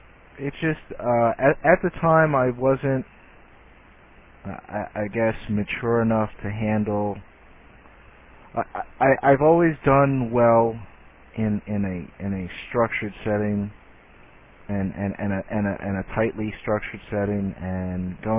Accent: New York City, New York, United States; I grew up in Queens, New York. I basically, from the age of about 5 on, I lived in Queens, New York.

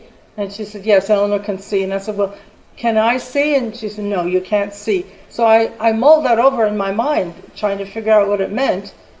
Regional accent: New York City, New York, United States; Okay, I was born in Brooklyn, New York, and spent most of the first 32 years in New York City and around the city and state.

